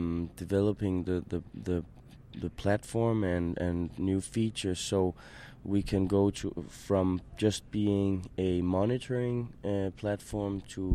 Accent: Denmark; English is a second language; I'm from Denmark, and our office is based in Copenhagen.

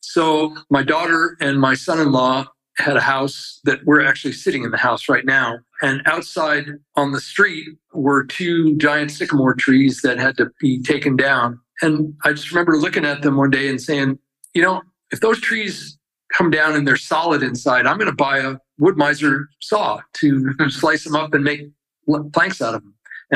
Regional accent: Rochester, New York, United States; And I grew up in Rochester, New York. There's a guy named Wendell Castle, who was a really revolutionary woodworker there.

